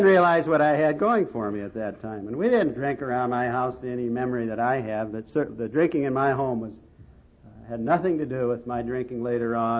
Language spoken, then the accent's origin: English; Omaha, Nebraska, United States; I'm the youngest of 14 children. And we were raised here in Omaha.